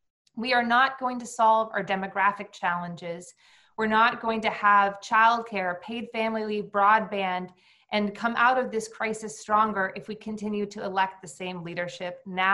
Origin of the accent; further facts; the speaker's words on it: Newbury, Vermont, United States; I'm a fourth generation Vermonter. I was born and raised in Newbury and actually born in the farmhouse where my folks and family still farms today.